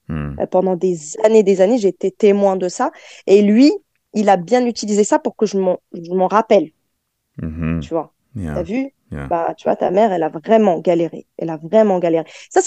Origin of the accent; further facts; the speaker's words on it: Morocco; quand moi je suis arrivée du Maroc, c'était plus facile pour moi de pas rentrer dans le moule